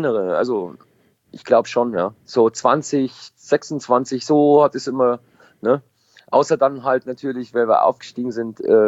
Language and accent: German; Eberswalde, Brandenburg, Germany; also born or lived in Berlin; Ich bin geboren und aufgewachsen in Eberswalde, habe da eine Zeit lang in Berlin gelebt